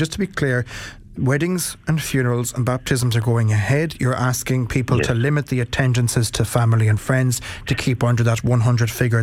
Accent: Ireland; It's the antithesis of being Irish

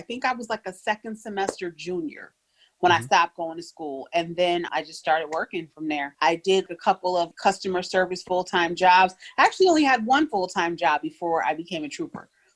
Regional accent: Albany, New York, United States; I was born in Albany, New York, raised in Albany, New York, and I currently live in Albany, New York. I graduated from Albany High School.

